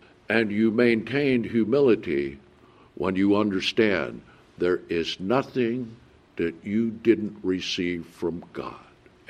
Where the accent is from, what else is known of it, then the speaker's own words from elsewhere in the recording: United Kingdom; And likewise, if you meet a Brit, I'm British.